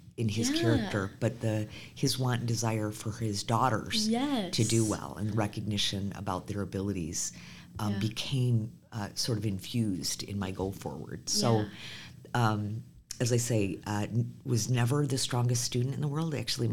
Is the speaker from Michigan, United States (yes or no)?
yes; Farmington, Michigan, United States; also born or lived in Flint, United States; I was born in Flint, Michigan. Stayed there until I was seven and then moved. My dad got transferred and we moved to Farmington.